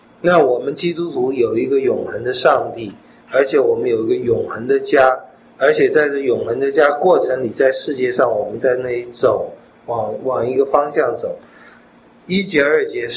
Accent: China

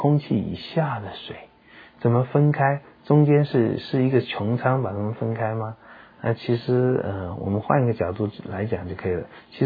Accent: China; 有人说我们中国人说天就是神

